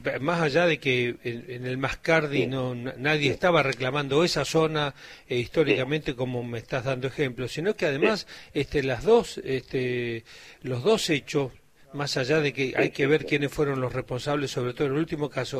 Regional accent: Patagonia, Argentina; soy patagónico

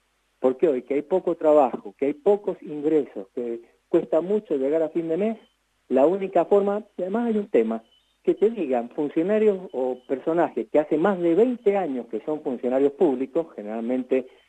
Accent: Mendoza, Argentina; como pueblo mendocino no estamos en condiciones de pagar todos estos aumentos

